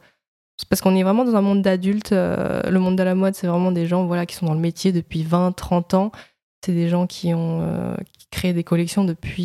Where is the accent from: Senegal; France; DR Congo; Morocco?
France; Paris, Île-de-France; born there; j'ai 22 ans et je suis née à Paris et je suis d'origine chinoise.